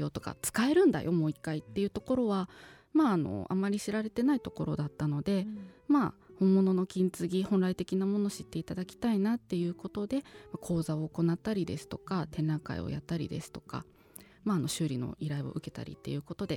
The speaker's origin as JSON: {"language": "Japanese", "region": "Yamanashi", "country": "Japan", "tie": "born or raised there", "said": "そしたらなんと地元の山梨県に"}